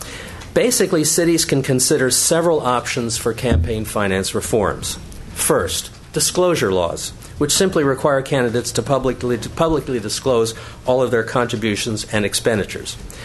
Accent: Santa Barbara, California, United States; Santa Barbara, which, by the way, is my hometown

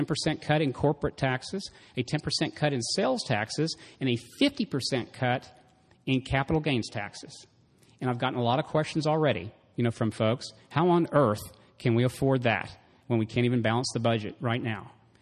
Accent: Texas, United States; now in California, United States; So if we would have started my company, SnapTrack, in my home state of Texas, rather than here in California

